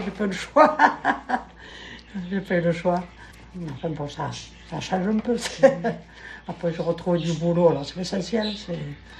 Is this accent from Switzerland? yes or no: no; Alleins, Provence-Alpes-Côte d'Azur, France; born there; je suis née dans les Bouches-du-Rhône, d'un petit bled qui s'appelle Alens, je ne sais pas si vous connaissez.